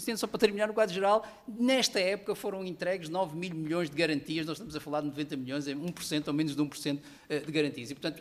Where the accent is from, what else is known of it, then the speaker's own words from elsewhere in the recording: Madeira, Portugal; born there; na minha região onde nasci, que é na Ilha da Madeira